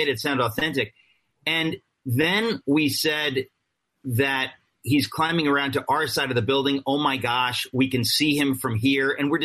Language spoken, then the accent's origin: English; New York, United States; we've known people like this growing up in the New York area.